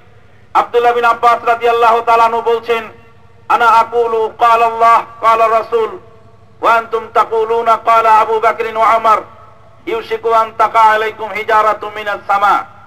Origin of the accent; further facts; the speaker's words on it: Pabna, Rajshahi Division, Bangladesh; আমি বাহরাইনি ওই ভাইকে বললাম আমার বাড়ি পাবনা, আমি পাবনার লোক।